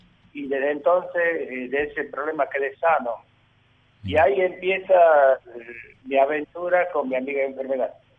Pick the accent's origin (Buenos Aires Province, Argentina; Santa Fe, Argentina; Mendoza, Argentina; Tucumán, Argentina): Tucumán, Argentina; Villa Quintero; also born or lived in Ampere; Yo nací en un pueblito que se llama Ampere, que está entre Simoca y Villa Quintero. Fui a vivir en Villa Quintero y ahí hice mi escuela primaria.